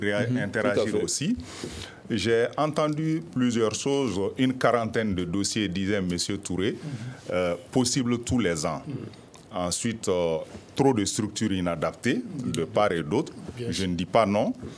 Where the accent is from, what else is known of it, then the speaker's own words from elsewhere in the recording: Mali; je suis malien.